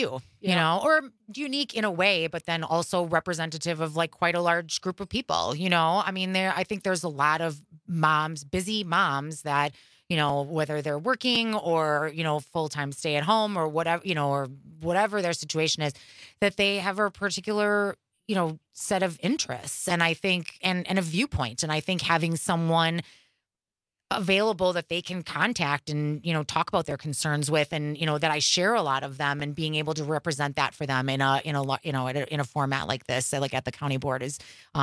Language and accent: English; Milwaukee, Wisconsin, United States; I was born and raised in Milwaukee, lived in the Sherman Park neighborhood until I was 9. We moved to Shorewood and graduated from Shorewood High School and then went to Marquette.